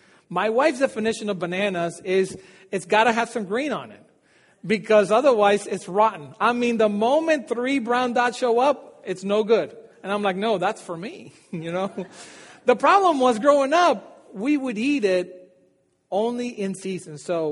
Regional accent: Dominican Republic; So if you don't know that I'm from Dominican Republic, I am from Dominican Republic.

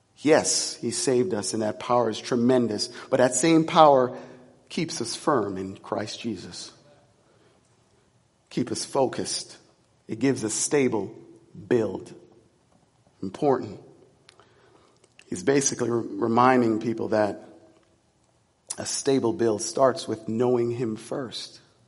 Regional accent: Jamaica; He said, great, you're Jamaican? I said, yeah, I was born in Jamaica.

